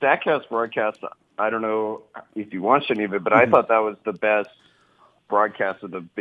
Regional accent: California, United States; I'm from the Bay Area.

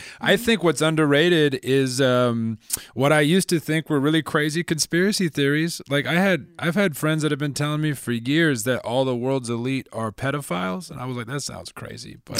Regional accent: Midwest, United States; I grew up in the Midwest and I did that thing where I was like, certainly New York City's better.

